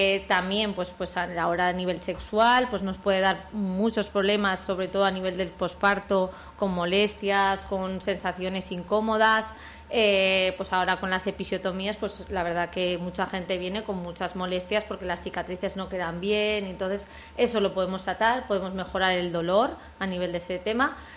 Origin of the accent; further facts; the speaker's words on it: Zaragoza, Aragon, Spain; Sí, la verdad que yo soy de Zaragoza